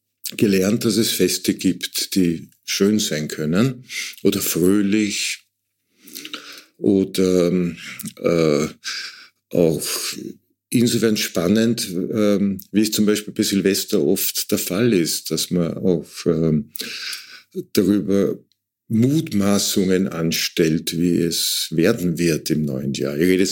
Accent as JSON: {"language": "German", "region": "Lower Austria", "country": "Austria", "said": "Gut, ich komme aus dem Waldviertel, da gab es überall diese Tannenbäume oder Nadelbäume."}